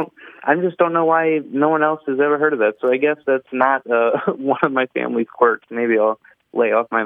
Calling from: Valparaiso, Indiana, United States; I'm calling from Valparaiso, Indiana.

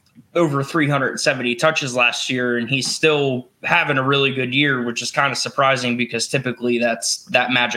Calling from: Maryland, United States; I'm on the Eastern Shore of Maryland.

